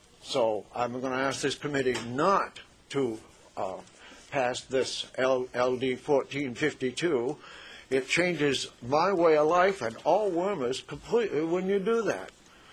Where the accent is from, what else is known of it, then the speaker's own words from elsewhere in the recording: Wiscasset, Maine, United States; Mr. Chairman, members of this committee, I'm from Wiscasset. I've dug worms for a long, long time.